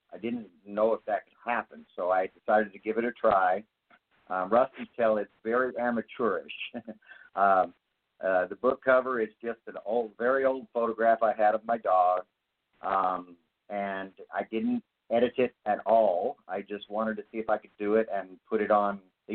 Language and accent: English; Rupert, Idaho, United States; born there; I was born in Rupert, Idaho, which is in the valley in the south.